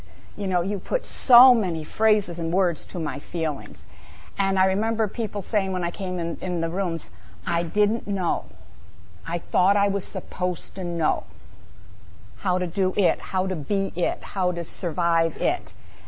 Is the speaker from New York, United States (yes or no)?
yes; New York, United States; I grew up in New York State and it was legal to drink.